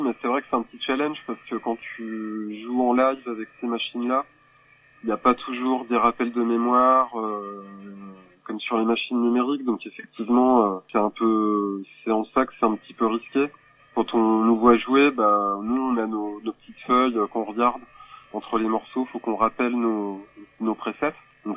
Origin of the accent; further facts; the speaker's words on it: Chalon-sur-Saône, Bourgogne-Franche-Comté, France; On est un peu du coin, on est tous les deux de la région. J'ai grandi à Chalon